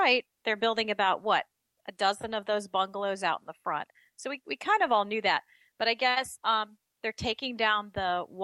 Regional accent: United States; Well, I'm an American. I kind of want my pizza all the way covered.

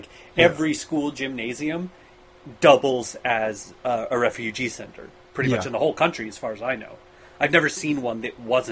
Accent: Colorado, United States; I'm from Colorado, and there's no fault lines in Colorado.

